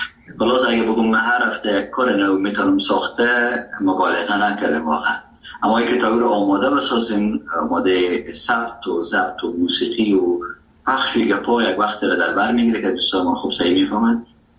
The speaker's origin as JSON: {"language": "Persian", "country": "Afghanistan", "first_language": "Dari", "said": "زبان اصلی و وطنی ما دری است و فارسی نیست و چکه در هرات استفاده میشه و زبان دوم ما که در افغانستان است زبان پشتو"}